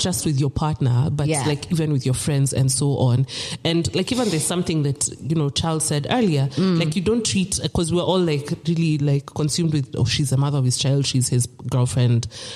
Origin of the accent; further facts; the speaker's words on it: Nyeri, Nyeri County, Kenya; Hey, I'm from Nyeri.